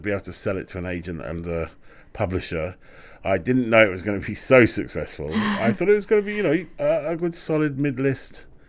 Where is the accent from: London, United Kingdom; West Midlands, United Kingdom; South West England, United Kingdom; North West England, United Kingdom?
London, United Kingdom; And so therefore my relationship with London is that I'm a Londoner. That's my relationship with London.